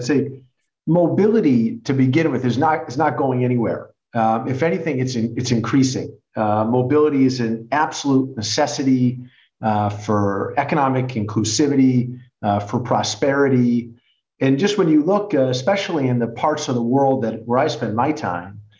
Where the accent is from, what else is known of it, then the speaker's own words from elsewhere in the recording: United States; accent: American; maybe you can tell by my accent, I happen to be American, and I would say even where I'm from, the perception of the use of private cars is very much tied to your social status.